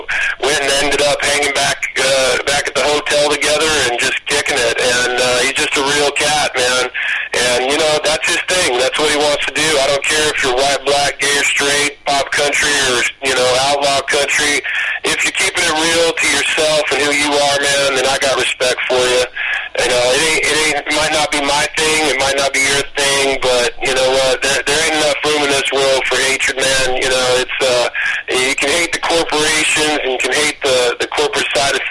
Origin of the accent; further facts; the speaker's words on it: California, United States; now in Nashville, United States; And, you know, me, I'm from Southern California, and I'm living in Nashville. So I'm away from all my friends back there.